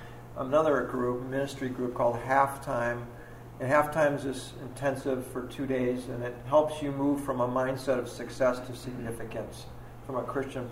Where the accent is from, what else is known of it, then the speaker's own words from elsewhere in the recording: Glenview, Illinois, United States; So I grew up in the Chicago area, Glenview, was part of a family business in Evanston for quite a while